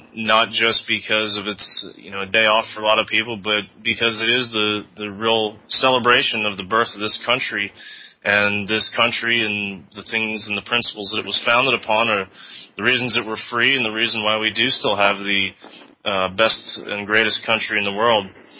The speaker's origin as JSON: {"language": "English", "country": "United States", "said": "And I think one of the things that's important right now as an American and as a consider myself a patriot is to really remember what this Independence Day was all about."}